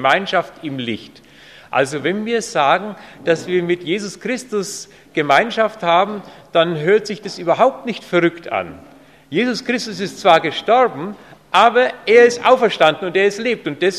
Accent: Pieding, Bavaria, Germany; bin aus Pieding. Das ist da gleich hinter Aufham

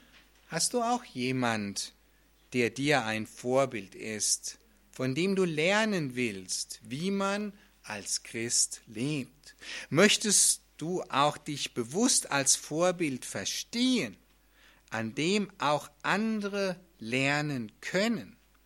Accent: Flörsheim-Dalsheim, Rhineland-Palatinate, Germany; als ich noch damals in meiner Heimatdorf war, in Flörsheim-Dahlsheim.

